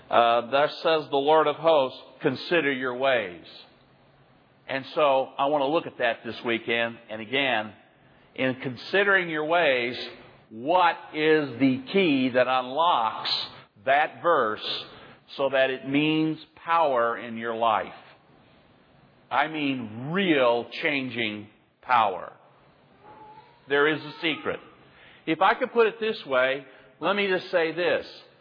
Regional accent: Little Rock, Arkansas, United States; I'm from Little Rock, Arkansas

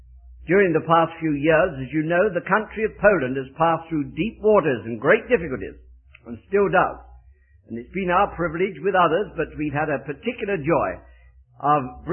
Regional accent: London, United Kingdom; accent: Cockney; I bring with me a very, very English accent. Although perhaps you wouldn't believe it, I was born in London within the sound of the old Bow Bells and originated with a Cockney accent.

